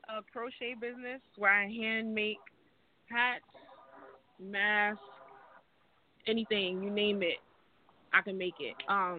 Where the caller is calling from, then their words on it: Bronx, New York, United States; Okay, hi. … I'm from the Bronx, New York.